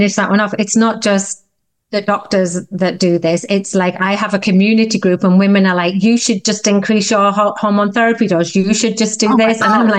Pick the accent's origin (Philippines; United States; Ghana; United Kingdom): United Kingdom; England; And I mean, obviously I'm English. I'm not Canadian.